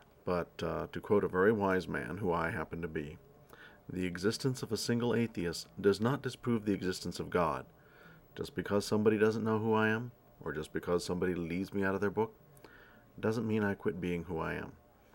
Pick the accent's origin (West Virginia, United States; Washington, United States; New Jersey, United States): West Virginia, United States; Morgantown; also born or lived in Greenville, United States; We moved back to Morgantown, so I spent most of my junior high, all of my high school, and some of my early 20s here in Morgantown, total of about 12 or 13 years.